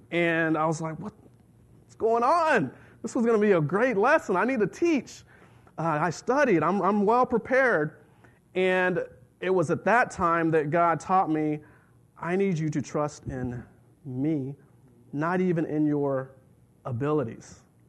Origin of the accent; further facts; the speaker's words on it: San Antonio, Texas, United States; We grew up in San Antonio